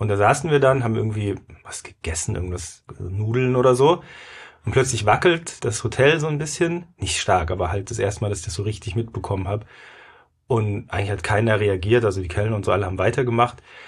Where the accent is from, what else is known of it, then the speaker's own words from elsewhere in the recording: Germany; Wir sind ja immerhin sozialisiert und aufgewachsen in Deutschland